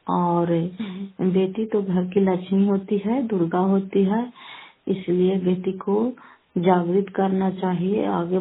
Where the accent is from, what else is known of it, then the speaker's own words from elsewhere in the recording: Bihar, India; घर फतेहपुर, पंचायत मकौसा, जिला नालंदा, घर पसराय, ब्लॉक की निवासी हूँ।